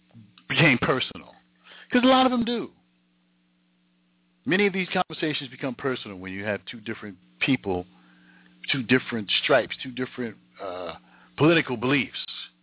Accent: United States; because I'm a American, born and raised. Generations and generations of my family, born and raised in America, all the way back to slavery and prior to that.

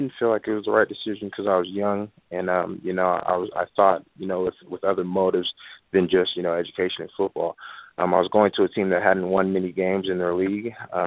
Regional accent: Santa Rosa, California, United States; I grew up in Santa Rosa, about 45 minutes south of San Francisco, small little town.

